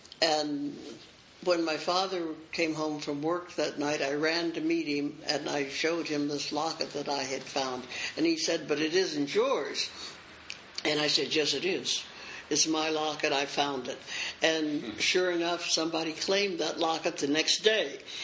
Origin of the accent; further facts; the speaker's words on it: Cincinnati, Ohio, United States; born there; I was born in Cincinnati, Ohio, in 1913, mm-hmm. October the 15th, 1913.